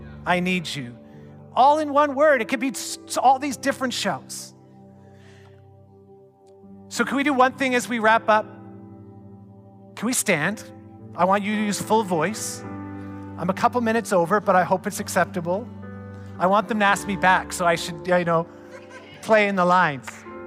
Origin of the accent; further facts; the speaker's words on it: Canada; Some of us, we're so Canadian, we're so nice, and we're a bit quiet